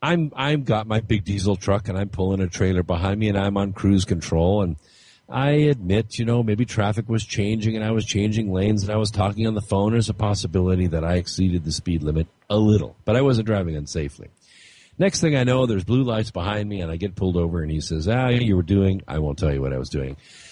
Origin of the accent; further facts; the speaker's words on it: Scotland, United Kingdom; I'm Scottish